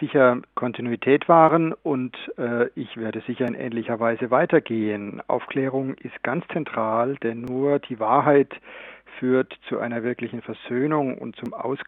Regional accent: Freiburg, Baden-Württemberg, Germany; Ich stamme aus Freiburg und war nach dem Abitur zunächst im Priesterseminar dort 2 Jahre

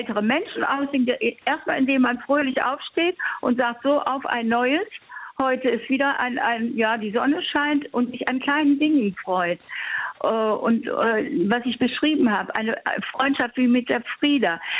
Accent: Cologne, North Rhine-Westphalia, Germany; ich komme ja aus Köln und ich habe Engpässe in dieser Beziehung wirklich erlebt

